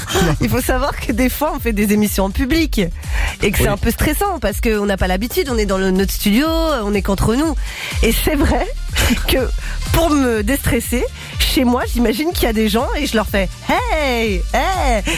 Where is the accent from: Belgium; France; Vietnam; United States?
Belgium; comme je suis belge